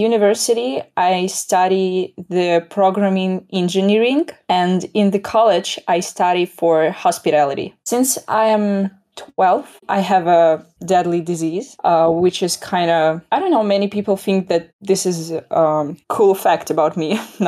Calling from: Odesa, Odesa Oblast, Ukraine; The city named Odessa, and it is just by the Black Sea.

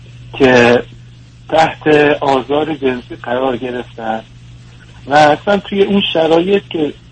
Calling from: East Coast, United States; از امریکام، از شرق

